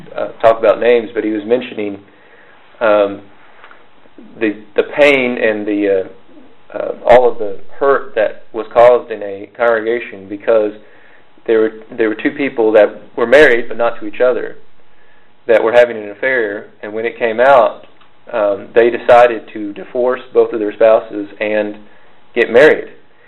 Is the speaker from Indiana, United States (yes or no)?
yes; Indiana, United States; I'm from Indiana, and there's all that stuff going on there about that that law